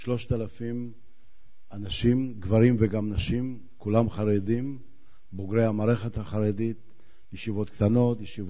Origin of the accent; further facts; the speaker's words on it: Jerusalem, Jerusalem District, Israel; אני יודע על ירושלים, אני ירושלמי, אז אני חייב לשאת בכבודה של ירושלים